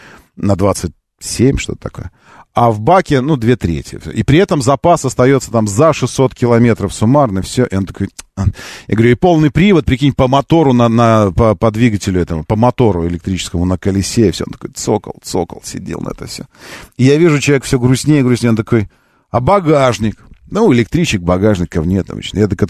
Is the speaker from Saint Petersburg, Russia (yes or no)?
no; Moscow, Russia; Я же москвич